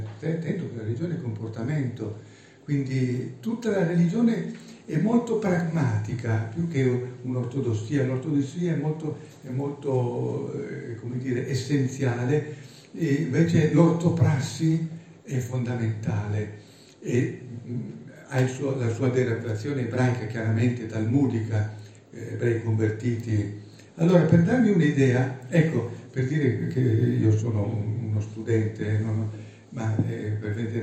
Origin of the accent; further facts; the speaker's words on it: Turin, Piedmont, Italy; vengo da Torino